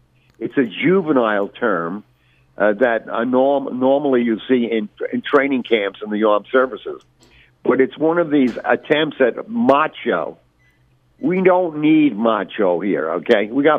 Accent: United States; As American citizens... And as voters, we have to take responsibility

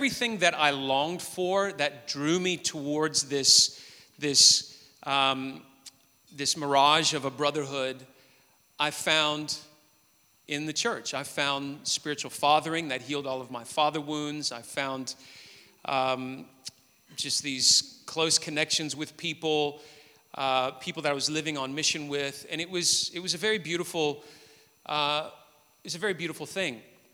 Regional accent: Memphis, Tennessee, United States; I was at the University of Memphis, where I in the city I grew up in Tennessee, in the United States.

